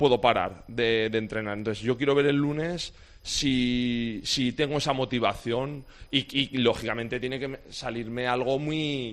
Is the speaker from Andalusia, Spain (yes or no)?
no; Ejea de los Caballeros, Aragon, Spain; Yo pues me crié en Egea, en mi pueblo, y ya desde los 12 años en el Zaragoza